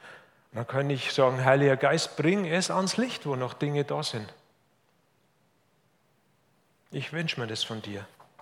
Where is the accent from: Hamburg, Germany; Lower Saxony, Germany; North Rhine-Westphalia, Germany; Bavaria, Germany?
Bavaria, Germany; Munich; now in Hof, Germany; Wir kommen ja nicht aus einer Weingegend hier in Hof. Bei mir, wo ich auch groß geworden bin in München, da wächst auch kein Wein.